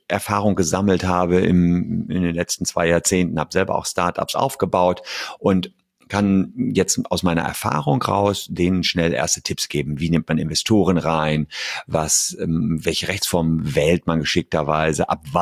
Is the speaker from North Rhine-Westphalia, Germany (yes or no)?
yes; Gevelsberg, North Rhine-Westphalia, Germany; in meiner Heimatstadt Gevelsberg, das ist bei Hagen und Wuppertal